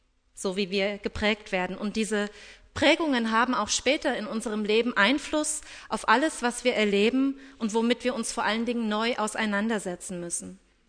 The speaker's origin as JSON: {"language": "German", "country": "Germany", "tie": "born or raised there", "said": "Wenn ich zum Beispiel an meine Kindheit im System der DDR denke"}